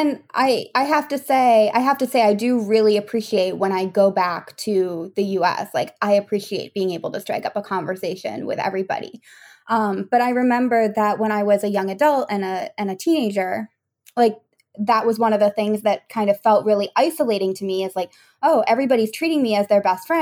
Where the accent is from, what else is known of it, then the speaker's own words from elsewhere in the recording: Massachusetts, United States; it was already hard to understand when I lived there, because I come from Massachusetts, like, which is has very strong gun laws and all of that.